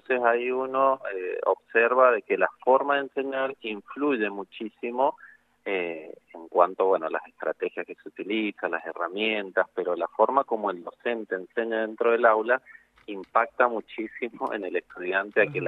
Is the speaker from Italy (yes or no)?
no; Maipú, Mendoza, Argentina; ahora estoy viviendo en ciudad, ya hace 5 años estoy viviendo acá en ciudad, pero sí, toda mi vida me crié en Lunlunta y en Maipú, así que bueno. Pero sí, mendocino de pura cepa.